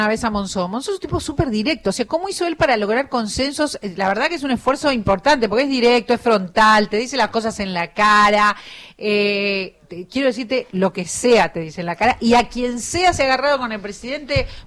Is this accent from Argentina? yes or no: yes; Chivilcoy, Buenos Aires Province, Argentina; yo voy a seguir abonando mi tierra, la del girasol en Chivilcoy.